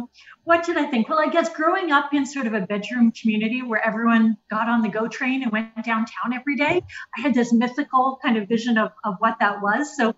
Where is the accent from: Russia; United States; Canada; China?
Canada; Ontario; I'm Canadian originally, so I was extra excited to be able to be talking today. Grew up just outside Toronto, regular kind of suburban upbringing.